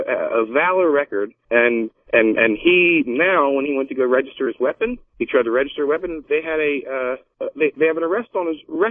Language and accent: English; Philadelphia, Pennsylvania, United States; I'm from Philadelphia, that's what happens there.